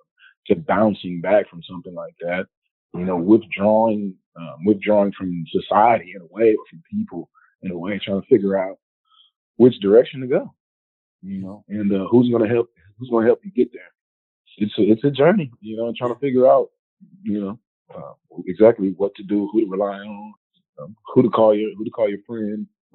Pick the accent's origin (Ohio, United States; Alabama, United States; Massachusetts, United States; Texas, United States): Texas, United States; Houston; I know I'm from Houston originally.